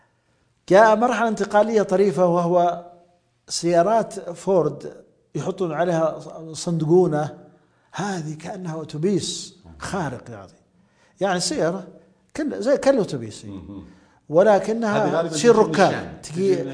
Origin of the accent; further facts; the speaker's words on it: Saudi Arabia; لكننا حنا كنا سعوديين قليلين.